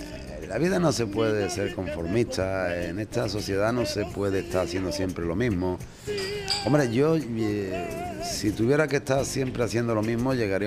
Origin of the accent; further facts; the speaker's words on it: Jerez, Andalusia, Spain; quería hacerlo en Jerez, en mi tierra.